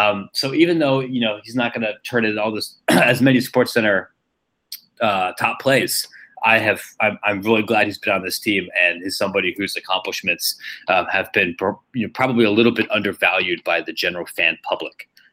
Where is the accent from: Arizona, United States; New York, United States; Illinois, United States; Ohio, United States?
Ohio, United States; Granville; I'm from Granville, and so I'm predisposed to dislike New Albany.